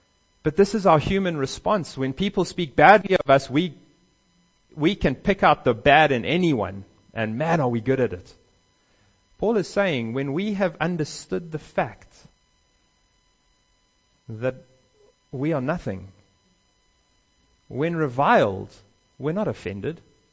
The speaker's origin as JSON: {"language": "English", "town": "Johannesburg", "region": "Gauteng", "country": "South Africa", "tie": "born or raised there", "said": "I used to go every holiday to Hartbeespoort Dam growing up in Johannesburg"}